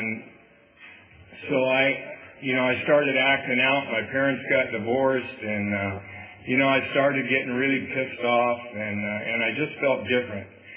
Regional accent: Madera, California, United States; I grew up in Madera. I'm a fourth generation Maderan. I came from a good family

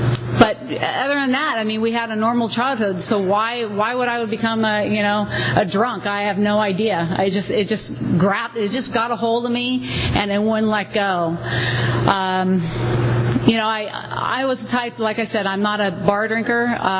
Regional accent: California, United States; I grew up in the Bay Area, and I played soccer all my life from the age of 5.

